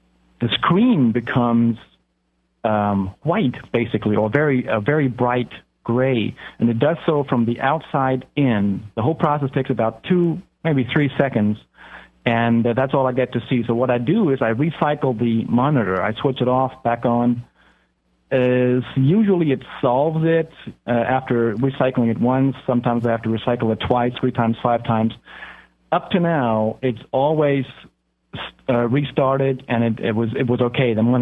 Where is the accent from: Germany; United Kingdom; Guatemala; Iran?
Germany; English is a second language; also born or lived in Kentucky, United States; I am from Germany. I'm German.